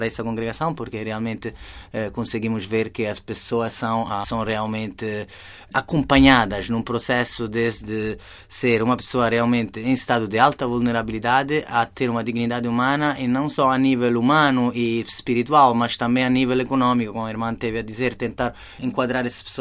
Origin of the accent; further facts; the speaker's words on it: São Paulo, Brazil; Portuguese is a second language; also born or lived in Italy; Passei a minha adolescência em São Paulo, no Brasil.